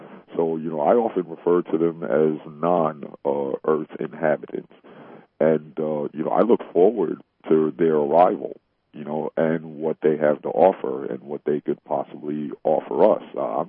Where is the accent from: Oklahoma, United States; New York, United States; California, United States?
New York, United States; Well, being a New Yorker myself, I think, you know, at this stage in the game, Patricia, I look at that as they possibly did the correct thing